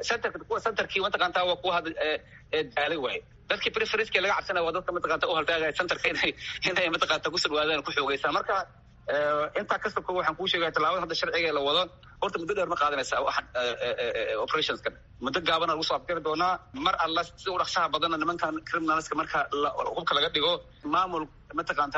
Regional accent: Somali Region, Ethiopia; anigu waxaan ka soo jeedaa soomaalida Itoobiya

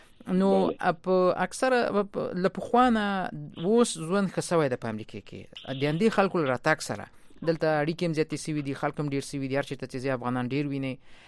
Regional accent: Afghanistan; moved away; زه هم افغان یم، راغلی یم دلته ژوند کوم.

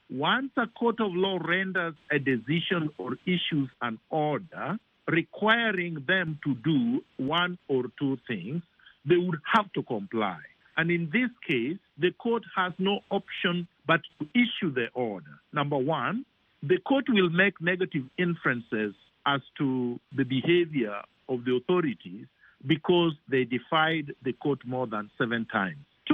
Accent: Kenya; born there; I was born in Kenya. My ancestors, before I was born, had lived in Kenya for more than 500 years, maybe 1,000 years.

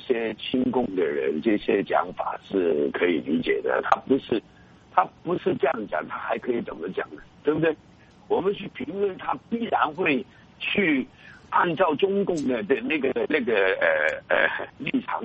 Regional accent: Hong Kong; 我们香港人

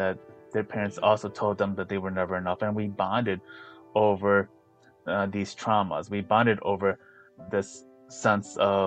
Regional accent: United States; born there; because of the fact that I'm mixed and also because I'm American born too.

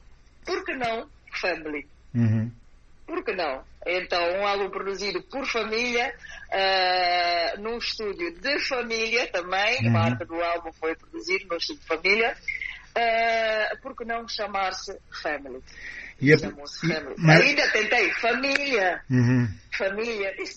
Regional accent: Guinea-Bissau; Somos guineenses.

